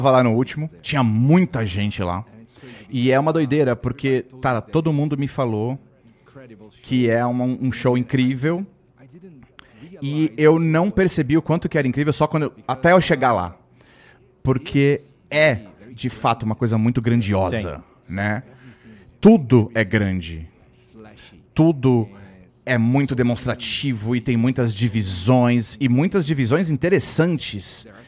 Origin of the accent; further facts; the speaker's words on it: Brazil; Eu sou brasileiro, ele é meu chegado.